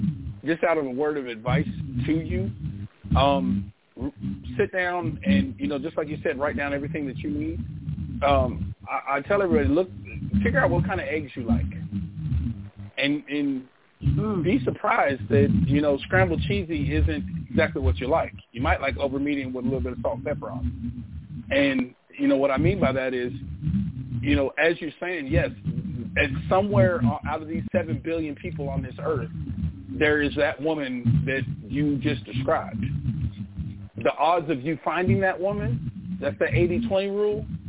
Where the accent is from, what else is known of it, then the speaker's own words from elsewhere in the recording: Coeur d'Alene, Idaho, United States; I lived in Coeur d'Alene for the first part of the probably first, 10 years of my life.